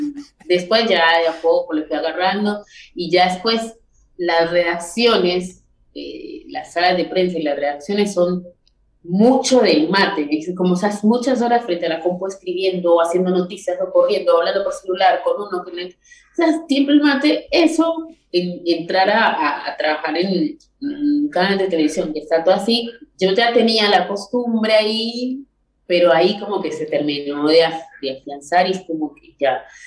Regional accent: Medellín, Antioquia, Colombia; como Medellín tampoco es Caribe, de donde soy yo

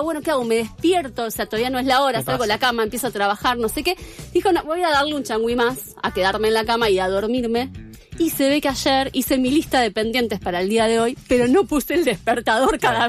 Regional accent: Argentina; Bueno, pero somos argentinos y argentinas

